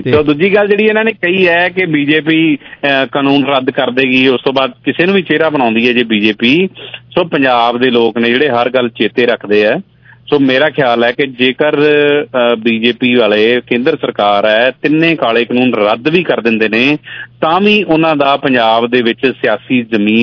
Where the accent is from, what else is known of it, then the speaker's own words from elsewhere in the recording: Punjab, India; ਮੈਂ ਖੁਦ ਮਾਲਵੇ ਤੋਂ ਹਾਂ, ਸੋ ਇਹ ਮਾਲਵੇ ਦੀ ਖੂਬਸੂਰਤੀ ਹੈ ਕਿ ਇਸ ਤਰ੍ਹਾਂ ਦੀ ਭਾਸ਼ਾ ਬੋਲਦੇ ਨੇ